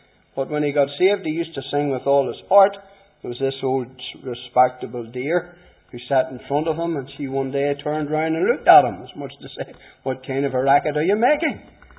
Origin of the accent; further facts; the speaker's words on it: Portadown, Northern Ireland, United Kingdom; growing up in Portadown and knocking about the streets and growing into my teens.